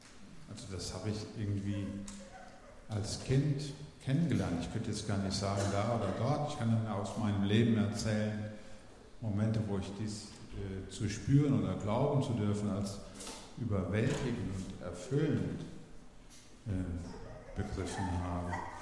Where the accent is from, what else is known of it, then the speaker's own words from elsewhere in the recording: Hesse, Germany; Ich bin geboren in Oberhessen in der Nähe von Gießen. Das hört man ja auch ein bisschen, wenn man genau hinlauscht.